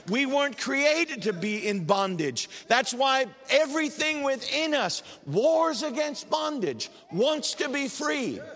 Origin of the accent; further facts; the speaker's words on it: United States; and by the way, I'm an American. I know you can't tell by my accent, but I am.